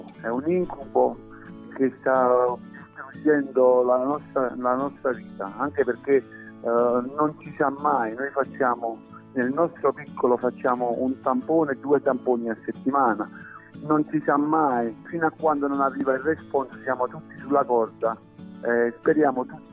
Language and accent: Italian; Sorrento, Campania, Italy; io sono di Sorrento, non potevo dire no a ritornare nella squadra del mio cuore